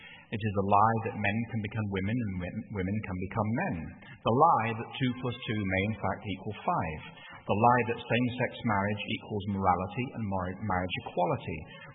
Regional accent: England, United Kingdom; So, when I was growing up in England, it was in the 1980s.

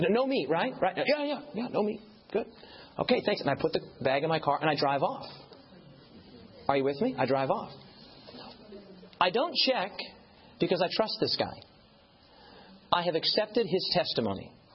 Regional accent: United States; So I was like, no, I'm from the States.

